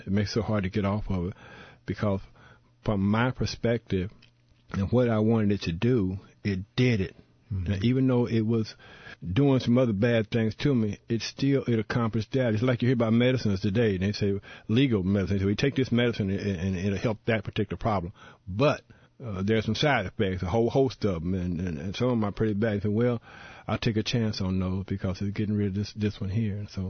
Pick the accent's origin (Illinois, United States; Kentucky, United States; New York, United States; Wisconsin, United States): Illinois, United States; Champaign; I said, "I'm from Champaign, Illinois." You know, I'm a little Champaign, little hick from Champaign, Urbana.